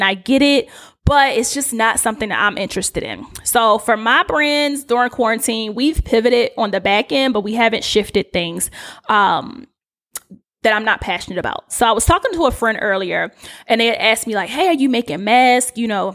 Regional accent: Baltimore, Maryland, United States; accent: Baltimore; And I'm saying that with all of my Baltimore accent, you do you.

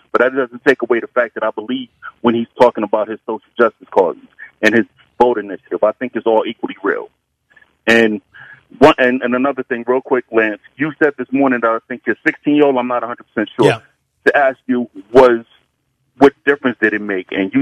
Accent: Queens, New York, United States; When I called in as a Yankee fan and I told you I was from Queens, New York

